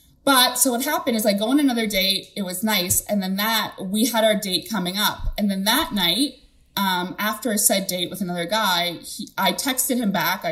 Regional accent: Canada; I'm 26 from Canada.

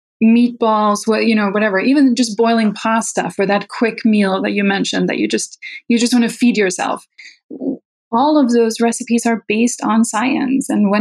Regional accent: Sweden; English is a second language; now in United States; I didn't grow up here. I grew up in Sweden, where after high school, you go and study one thing.

